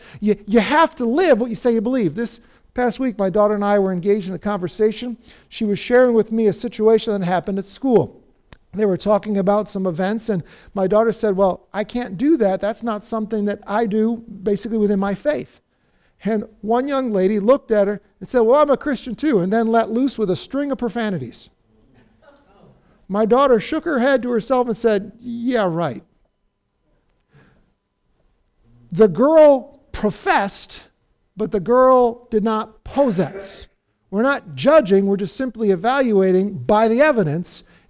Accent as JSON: {"language": "English", "country": "United States", "said": "And I love being an American."}